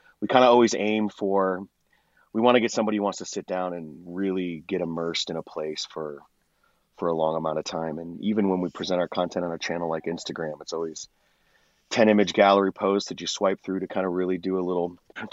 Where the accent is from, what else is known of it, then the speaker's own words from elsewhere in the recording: California, United States; also born or lived in East Coast; Well, I moved to California from the East when I was a kid.